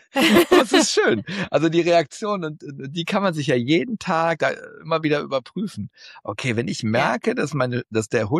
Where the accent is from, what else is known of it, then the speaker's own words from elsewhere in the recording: Mönchengladbach, North Rhine-Westphalia, Germany; born there; in Mainz und in Mönchengladbach in meiner Geburtsstadt.